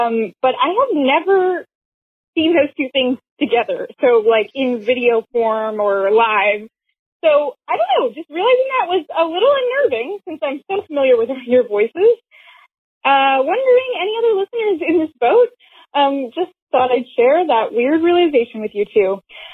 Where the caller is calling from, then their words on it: Dayton, Ohio, United States; Hey, Kat and Dor. I'm calling from Dayton, Ohio.